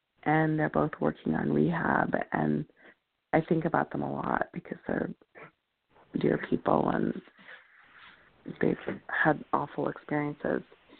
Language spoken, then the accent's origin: English; Lexington, Massachusetts, United States; So I grew up outside Boston in Lexington, where the revolution supposedly began.